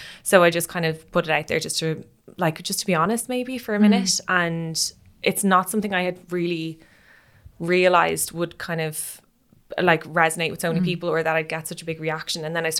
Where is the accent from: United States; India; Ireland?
Ireland; because when you're in that kind of category of being called an Irish model or doing the pageants and all